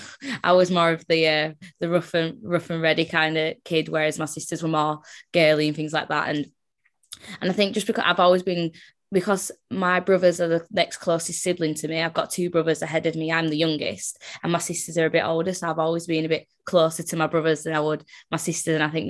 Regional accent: Leeds, Yorkshire and the Humber, United Kingdom; Yeah, I'm a Leeds girl through and through. St. James Hospital, born there. Probably will stay here forever. I love it in Leeds. But yeah, so I was born in Leeds. Like, my dad's from Jamaica. My mum's English. Like, she's half English, half Irish.

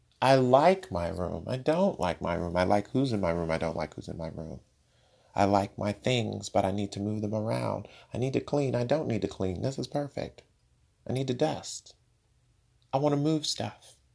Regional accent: New York, United States; my grandparents who are in their 80s and being a New Yorker with a big, bad, strong immune system

